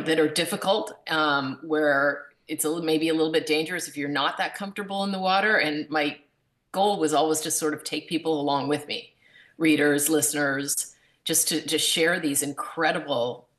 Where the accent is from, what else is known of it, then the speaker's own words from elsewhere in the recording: Ontario, Canada; But I grew up in Ontario, Canada, and so I was around a lot of lakes, not the ocean.